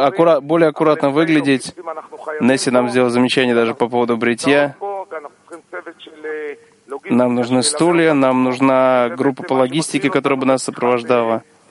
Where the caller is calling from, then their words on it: Eilat, Southern District, Israel; Мы говорим из Эйлата.